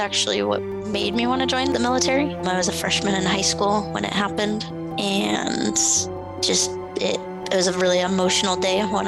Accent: Hillsboro, Oregon, United States; also born or lived in Portland, United States; I am born and raised in Portland, mainly grew up in Hillsboro.

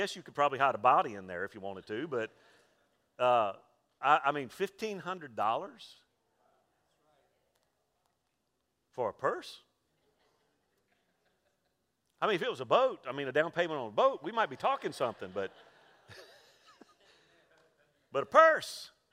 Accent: Mobile, Alabama, United States; born there; There was a reason I was born in Mobile, Alabama, Roll Tide.

